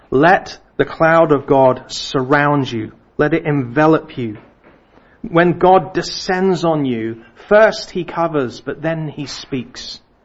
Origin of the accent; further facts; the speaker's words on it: South East England, United Kingdom; I grew up near Booker Airfield